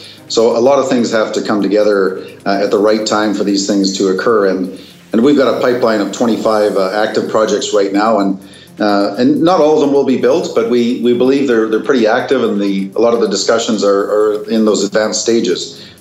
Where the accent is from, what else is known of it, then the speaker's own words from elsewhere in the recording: Canada; I'm from Canada